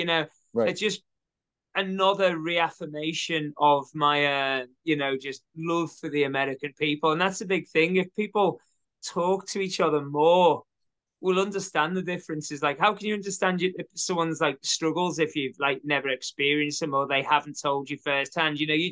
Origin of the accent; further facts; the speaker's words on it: Liverpool, North West England, United Kingdom; Now, I come from Liverpool, and like that, we've got every city's got the wrong side of its of the tracks.